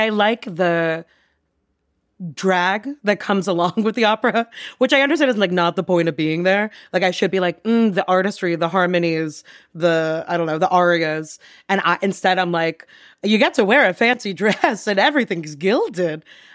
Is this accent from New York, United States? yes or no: yes; New York, United States; Listener, if you could see me right now, know that I do not look like someone who would have really done well on Long Island.